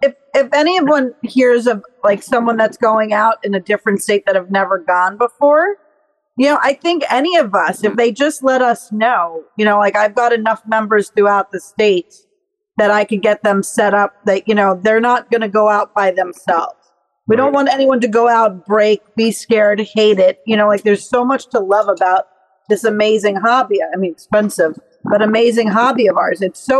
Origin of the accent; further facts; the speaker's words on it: Long Island, New York, United States; I'm from Long Island, New York. We don't have this sort of thing.